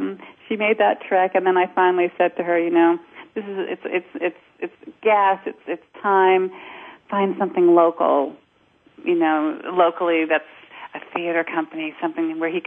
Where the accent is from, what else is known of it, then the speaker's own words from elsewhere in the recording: England, United Kingdom; Well, you know, we say we're English, but Americans say we're British.